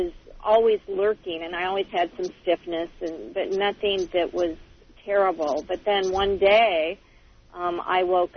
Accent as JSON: {"language": "English", "town": "Glendale", "region": "California", "country": "United States", "said": "Well, I'm in outside sales, and I'm from Glendale, California."}